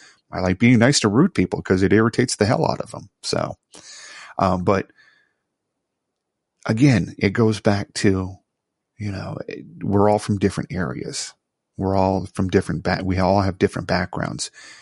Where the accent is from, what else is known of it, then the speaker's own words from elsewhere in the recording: Chicago, Illinois, United States; now in Virginia, United States; So I live here in Virginia. I'm from Chicago. People can tell my accent is a little bit different from the people that are around here.